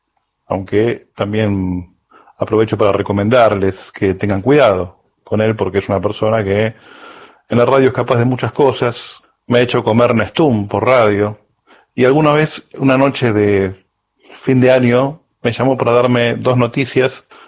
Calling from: Palermo, Buenos Aires, Argentina; de Palermo, me gusta el programa

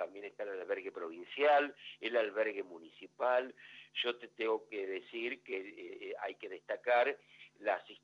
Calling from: Santa Rosa, La Pampa, Argentina; Bueno, estamos en Santa Rosa, capital de la provincia de La Pampa. Bueno, soy periodista de LRA3, Radio Nacional Santa Rosa La Pampa.

